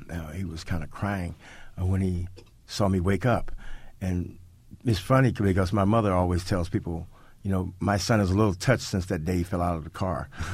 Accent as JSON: {"language": "English", "town": "St. Louis", "region": "Missouri", "country": "United States", "tie": "born or raised there", "said": "I grew up in St. Louis, Missouri"}